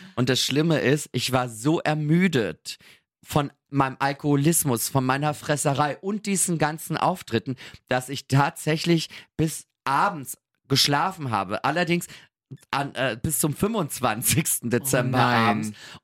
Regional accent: Austria; ich als Österreicherin

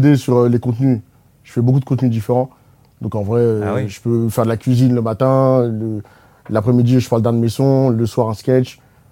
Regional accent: Livry-Gargan, Île-de-France, France; Livry-Gargan, 93.

